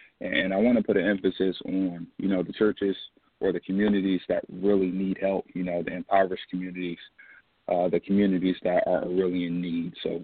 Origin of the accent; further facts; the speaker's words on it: Detroit, Michigan, United States; Growing up in Detroit, there's probably a church on every other corner, man.